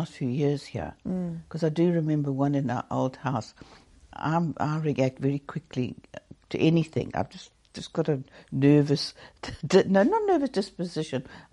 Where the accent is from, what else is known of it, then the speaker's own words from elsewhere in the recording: Johannesburg, Gauteng, South Africa; Now, I grew up in Johannesburg, and we had quite a lot of earth tremors, but that was from mining.